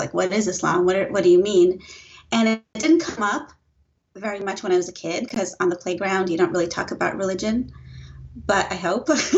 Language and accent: English; Long Beach, California, United States; And then I grew up in Long Beach, just south of Los Angeles.